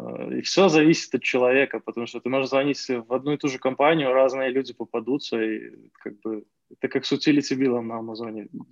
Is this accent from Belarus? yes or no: yes; Belarus; И когда мы уже там раскрываем, что мы вот такие из Беларуси ребята